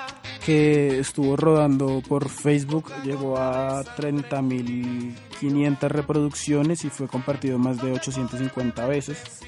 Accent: Colombia; nosotros primero somos humanos, después somos colombianos y después miramos a ver de dónde venimos

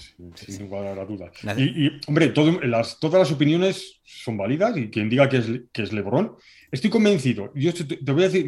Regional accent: Sestao, Basque Country, Spain; yo en realidad yo soy de Sestao. Entonces yo toda mi vida he sido en Sestao, en uno de los maravillosos pueblos de la margen izquierda de Bilbao.

